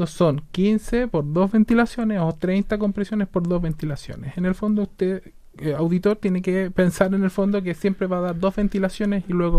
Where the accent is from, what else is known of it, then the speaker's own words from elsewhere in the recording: Chile; Nosotros tenemos que ser capaces, como chilenos, más temprano que tarde